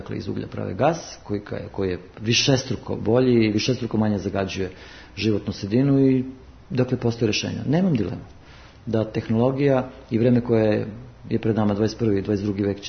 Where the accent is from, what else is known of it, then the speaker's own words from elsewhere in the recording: Kladovo, Bor District, Serbia; rođen sam u Kladovu, dakle, rastao sam praktično sa, na primjer, hidroelektranom Đerdap.